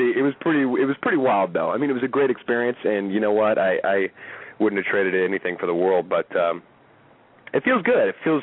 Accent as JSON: {"language": "English", "region": "Hawaii", "country": "United States", "tie": "born or raised there", "said": "I'm born and raised in Hawaii"}